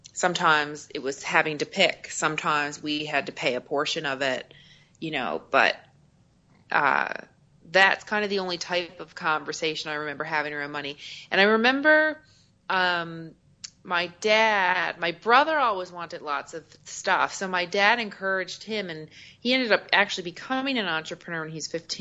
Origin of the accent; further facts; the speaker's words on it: Newfoundland and Labrador, Canada; Well, yeah, I'm from Eastern Canada, a place called Newfoundland.